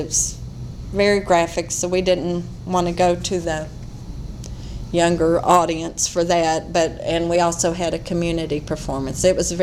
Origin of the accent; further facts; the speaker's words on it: Kentucky, United States; when he realized I was from Greene County, he got all excited and was questioning him about Jane Todd Crawford.